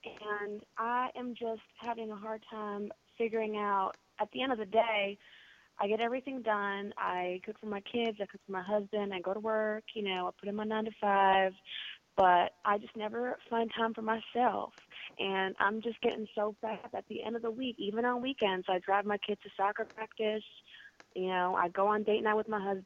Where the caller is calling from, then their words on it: Bentonville, Arkansas, United States; I'm calling from Bentonville, Arkansas.